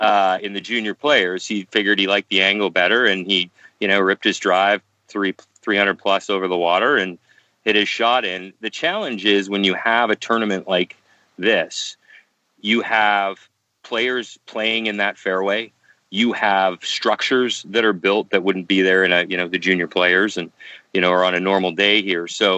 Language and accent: English; Canada; as a Canadian, you want your National Open